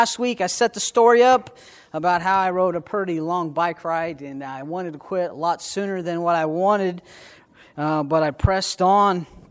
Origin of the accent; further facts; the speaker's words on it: Indianapolis, Indiana, United States; I come from Indianapolis, from the west side.